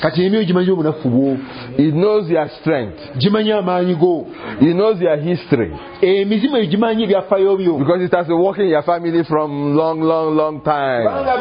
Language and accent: English; Nigeria; born there; I was born in Nigeria. But my family is from heaven.